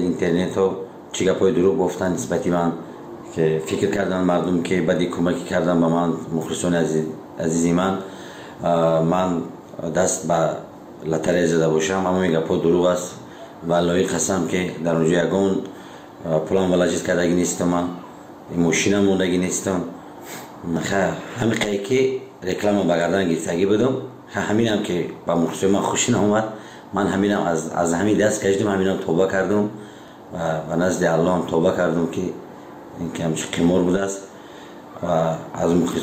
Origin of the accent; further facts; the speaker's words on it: Tajikistan; بازم خواهش میکنم که به ما تاجیک هستیم همدیگر رو دستگیری کنیم